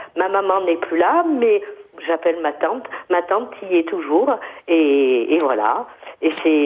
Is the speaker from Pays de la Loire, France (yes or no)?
no; Marseille, Provence-Alpes-Côte d'Azur, France; En 62, on est venus en France, à Marseille, toutes ensemble. Et puis voilà, on a grandi à Marseille.